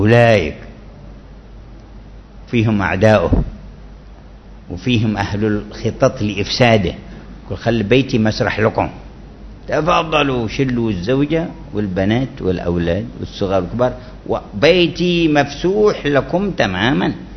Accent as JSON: {"language": "Arabic", "country": "Yemen", "said": "من بعض المناطق عندنا في اليمن"}